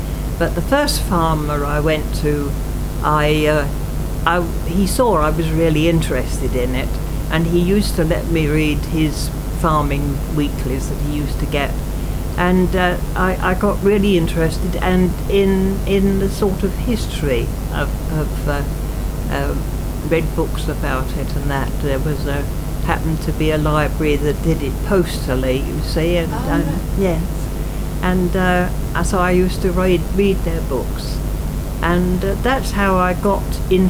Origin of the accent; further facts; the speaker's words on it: Tottenham, London, United Kingdom; moved away as an adult; Yes, I was born in Tottenham, North London, and I lived there till I was 19, and when we were evacuated to Lancashire.